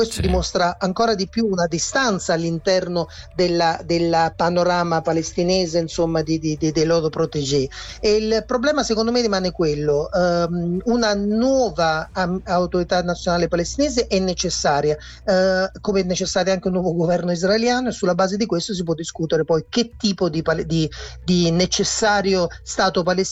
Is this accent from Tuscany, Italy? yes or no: no; Naples, Campania, Italy; pure lo dico da napoletano